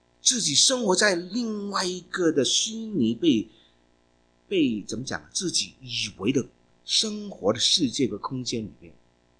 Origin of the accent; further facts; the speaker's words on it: Hong Kong; 我因为我是香港人，我老港，我的用好比较好讲一点哦。我们南方的人喜欢都行动的，特别香港人哦